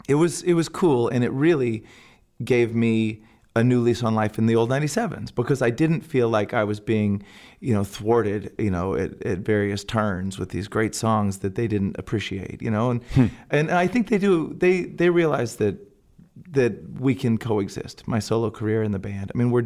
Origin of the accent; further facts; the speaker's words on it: Texas, United States; We're from Texas. There's a lot of country, especially in our early stuff.